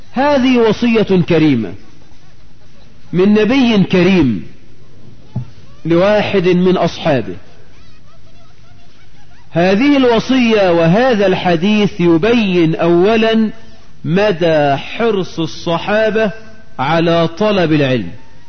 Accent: Egypt; اللهم اجعل بلدنا مصر آمنة مطمئنة، رخاء سخاء، وسائر بلاد

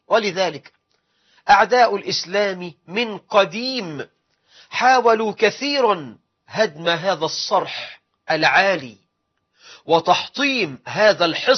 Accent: Egypt; فالله أسأل أن يجعل بلدنا مصر أمنا أمانا، رخاء سخاء

